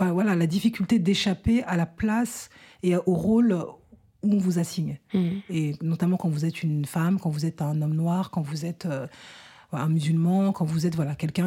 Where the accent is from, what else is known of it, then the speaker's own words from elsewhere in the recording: France; born there; moi, je suis née en France sous le régime du droit du sol.